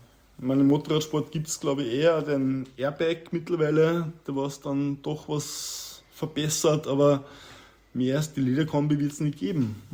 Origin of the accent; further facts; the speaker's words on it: Austria; Warum er natürlich als Österreicher eine große Bedeutung hat